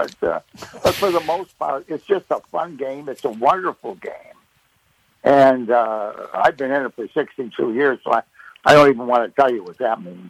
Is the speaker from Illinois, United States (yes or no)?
yes; Chicago, Illinois, United States; I grew up in Chicago.